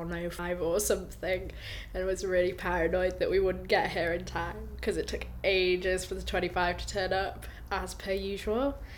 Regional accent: Leeds, Yorkshire and the Humber, United Kingdom; I was born on the 30th of March 1989 and I come from Leeds.

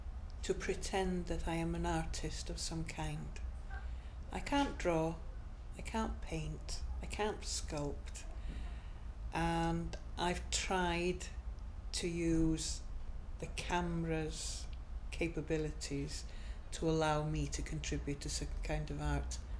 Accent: Anglesey, Wales, United Kingdom; I am 55 years of age, and I come from Anglesey in North Wales.

